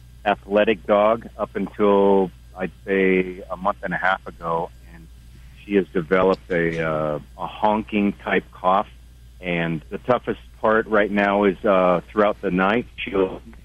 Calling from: Wyoming, United States; Well, I'm truck driving here in Wyoming.

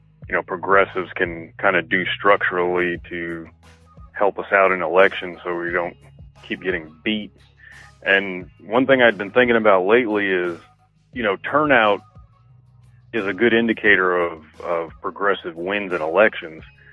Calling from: Anderson, South Carolina, United States; I'm calling from Anderson, South Carolina.

